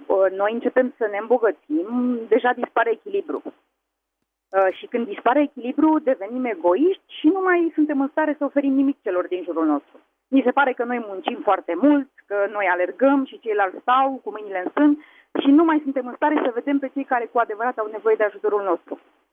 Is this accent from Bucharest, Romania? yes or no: yes; Bucharest, Romania; Vă sunt din București și aș vrea să fac o afirmație